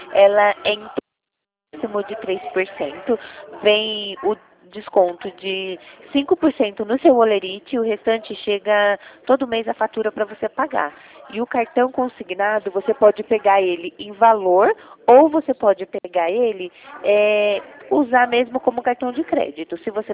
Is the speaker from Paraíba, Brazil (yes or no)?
no; São Paulo, Brazil; Eu sou de São Paulo.